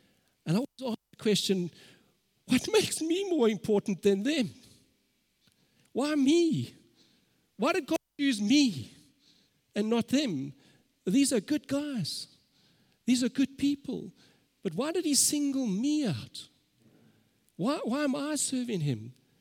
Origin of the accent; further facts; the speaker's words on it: Germiston, Gauteng, South Africa; I grew up in Germiston, and we had a wonderful opportunity.